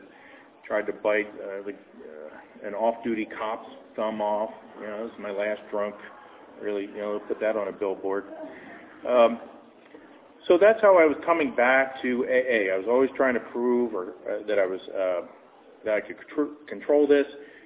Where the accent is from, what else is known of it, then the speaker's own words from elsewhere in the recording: Philadelphia, Pennsylvania, United States; In my hometown, Philadelphia